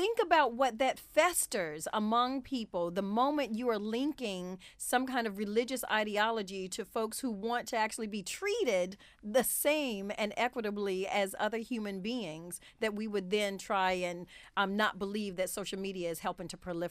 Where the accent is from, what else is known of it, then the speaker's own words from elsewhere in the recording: North Carolina, United States; again, I'm from North Carolina, so I have interactions with old friends in North Carolina